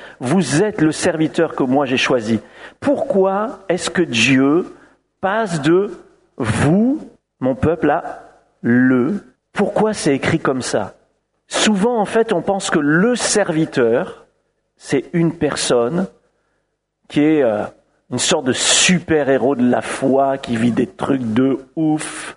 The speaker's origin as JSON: {"language": "French", "country": "France", "said": "Je suis un vrai Français dans ma nature"}